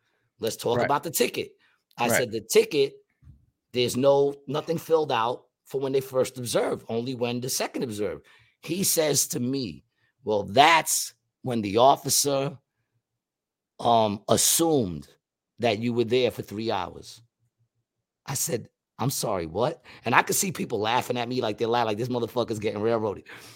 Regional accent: New York, United States; Listen, I'm from New York.

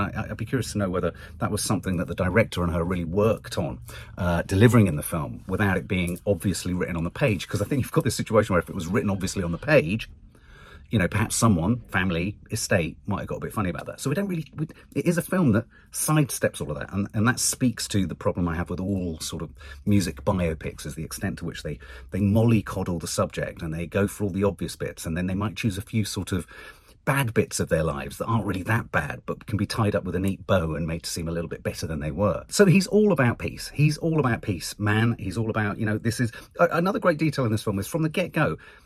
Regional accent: London, United Kingdom; I grew up in Ladbroke Grove

